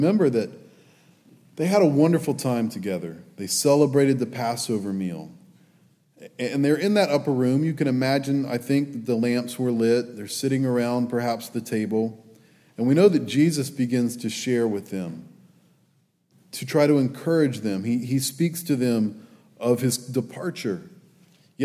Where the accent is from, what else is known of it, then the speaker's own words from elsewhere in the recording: Alabama, United States; We're from South Alabama, so we are blessed. We have beaches. You all come down and see our beaches anytime.